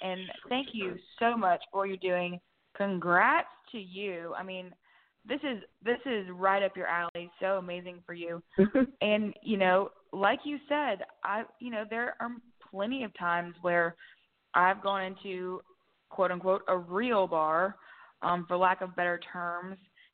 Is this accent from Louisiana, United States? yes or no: yes; Lafayette, Louisiana, United States; look, I'm from Lafayette.